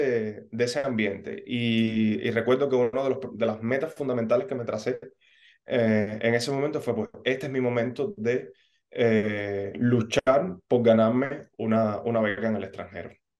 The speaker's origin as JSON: {"language": "Spanish", "town": "Trinidad", "region": "Sancti Spíritus", "country": "Cuba", "tie": "born or raised there", "said": "cuando estaba ya yo de vuelta a Trinidad, mi ciudad de origen"}